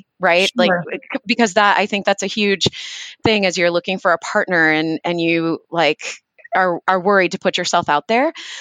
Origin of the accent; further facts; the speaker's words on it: Minnesota, United States; So yeah, I am a Midwest girl. I grew up in Minnesota